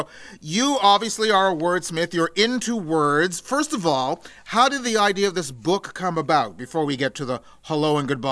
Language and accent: English; Canada; because I grew up here in Canada, Canadian kid.